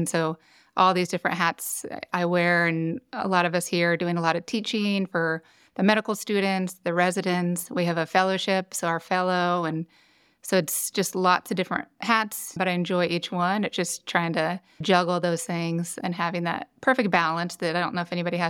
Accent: Columbia, Missouri, United States; growing up in Columbia, because of it being a college town, I was able to go just across the street right here to all these great concerts.

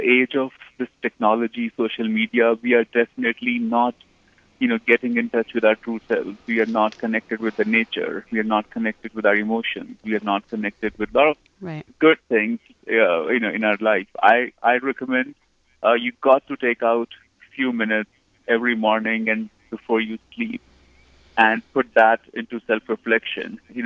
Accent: India; I was born in Hindu family. I have Buddhist, you know, culture around me in India.

